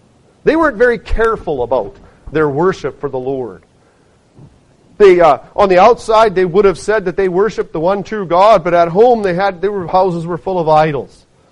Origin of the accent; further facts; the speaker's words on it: British Columbia, Canada; I remember growing up in the West Chilcotin